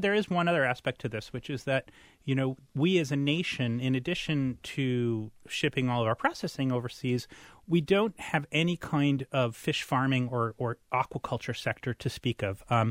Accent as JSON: {"language": "English", "town": "New York City", "region": "New York", "country": "United States", "tie": "born or raised there", "said": "once upon a time, my hometown, New York City, had trillions of oysters"}